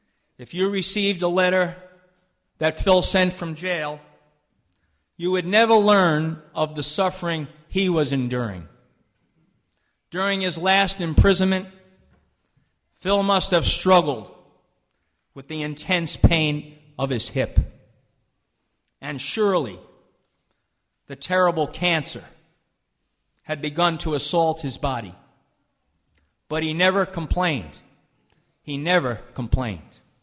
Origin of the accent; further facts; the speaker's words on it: Ireland; he fought, as we Irish people say, he fought the famine and he fought the crown